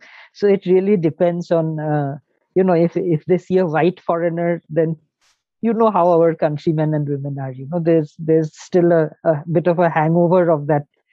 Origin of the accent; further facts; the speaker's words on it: Shillong, Meghalaya, India; firstly, I'm from Shillong